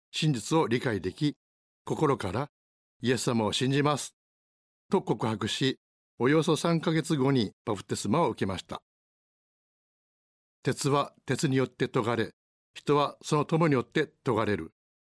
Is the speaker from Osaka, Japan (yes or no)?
yes; Neyagawa, Osaka, Japan; 現在67歳、会社員です。大阪生まれで、中学卒業までは寝屋川市に住んでいました。